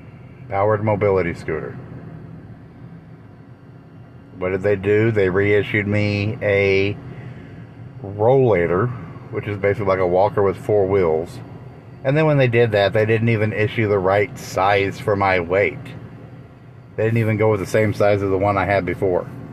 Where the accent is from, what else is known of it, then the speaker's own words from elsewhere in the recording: Texas, United States; a majority of my life was growing up in Texas. You know, I lived in Texas.